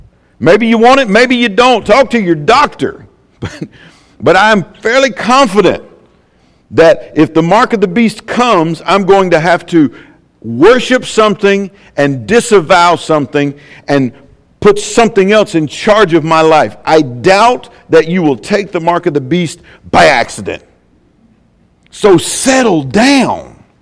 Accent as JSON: {"language": "English", "country": "United States", "said": "I mean, I'm an American. I love this country."}